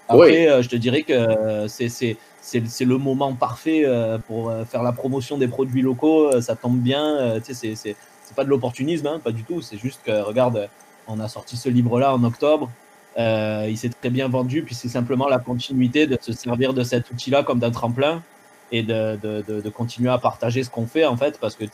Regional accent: France; moi, la raison, comme tu l'entends, je suis français là.

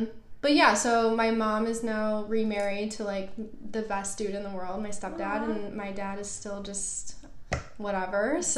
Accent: New York, United States; now in Manhattan, United States; I grew up in Western New York and right now I live in Manhattan.

